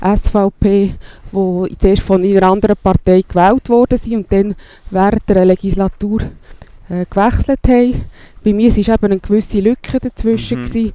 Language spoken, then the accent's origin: German; Bern, Switzerland; Ich bin im Kanton Bern aufgewachsen und war dort in der CVP. Im Jahr 2007, 2008 bin ich in die Ostschweiz gekommen